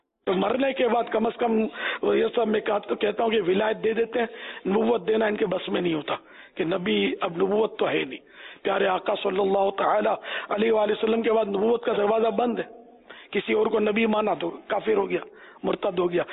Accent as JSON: {"language": "Urdu", "town": "Karachi", "region": "Sindh", "country": "Pakistan", "tie": "born there", "said": "میں کراچی میں پیدا ہوا."}